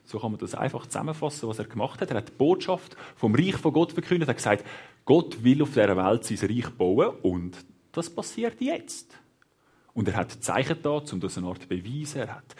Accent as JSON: {"language": "German", "town": "Hinwil", "region": "Zurich", "country": "Switzerland", "tie": "born or raised there", "said": "Ich bin in Hiwil aufgewachsen, in Werne zu Hause."}